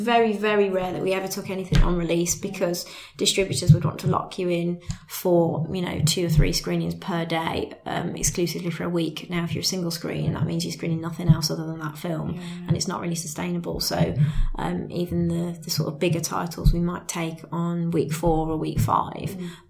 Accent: Birmingham, West Midlands, United Kingdom; I'm from Birmingham, so I'm very proud to be from Birmingham and love the city and the region.

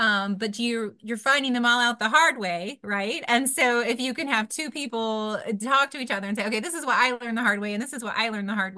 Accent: Midwest, United States; moved away as an adult; now in West Virginia, United States; so I grew up in the Midwest. You can hear in my accent. But I moved to West Virginia in 2005. So it's been 20 years now that I've worked on regional issues.

